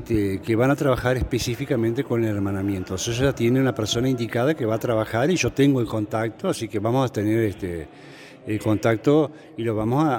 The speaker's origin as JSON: {"language": "Spanish", "town": "Colonia Valdense", "region": "Colonia", "country": "Uruguay", "said": "cuando yo digo yo soy de Colonia Valdense"}